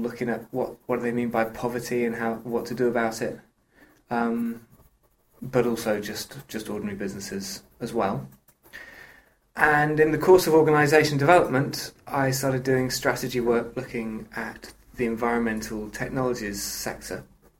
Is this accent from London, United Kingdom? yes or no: yes; London, United Kingdom; In London.